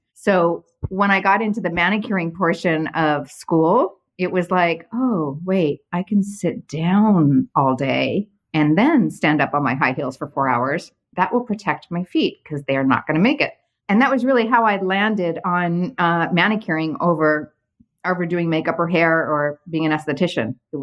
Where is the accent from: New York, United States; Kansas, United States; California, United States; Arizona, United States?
Arizona, United States; you know, I came from Arizona. I was not, you know, didn't know anything about fashion, really. No offense to any of my Arizona friends